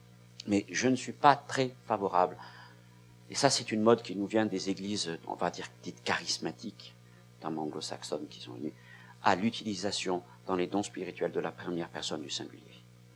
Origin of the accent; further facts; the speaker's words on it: France; Ça, c'est difficile quand on est français, parce que d'habitude, on retient ce qui n'est pas bon.